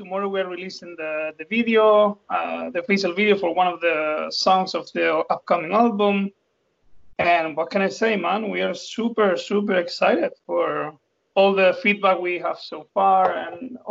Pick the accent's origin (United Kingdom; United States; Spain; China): Spain; Andalusia; English is a second language; moved away as an adult; now in Iceland; I got into the band in 2017 when I moved to Iceland. I'm from South Spain. I was born and raised in South Spain. Then I moved to Iceland